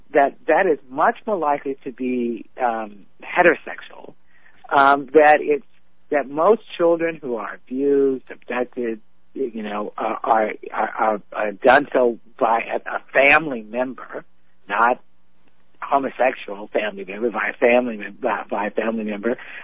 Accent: Maryland, United States; born or raised there

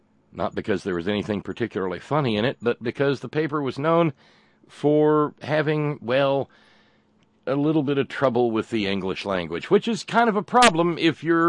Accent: Alabama, United States; Well, you know, I was born and raised in Alabama, and I know some kind of secretish Alabama things.

